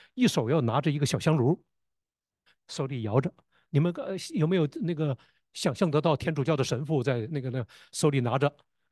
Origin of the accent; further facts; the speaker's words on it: Northeast China, China; 我们东北人说，就是从那个幔子底下钻过去。东北人说“咕咕拥拥的”